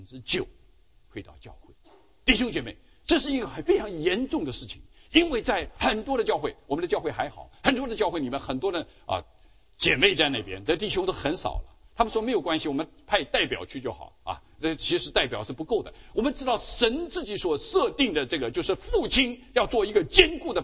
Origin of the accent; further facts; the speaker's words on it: China; 这句话我们中国人啊不难接受